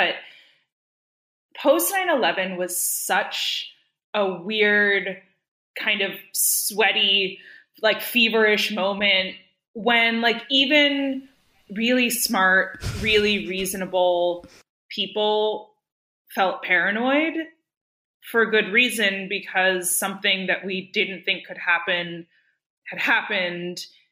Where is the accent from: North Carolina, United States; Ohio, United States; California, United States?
California, United States; Berkeley; So I grew up in Berkeley, which is like, you know, hour and a half drive south of Bohemian Grove